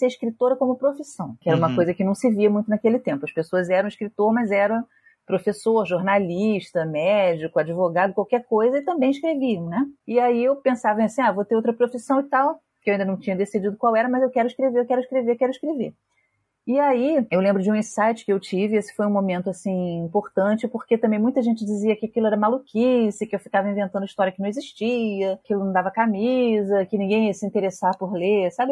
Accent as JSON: {"language": "Portuguese", "region": "Rio de Janeiro", "country": "Brazil", "tie": "born there", "lives_now": "Niterói, Brazil", "said": "moro aqui em Niterói, nasci no Rio de Janeiro, né, mas moro em Niterói."}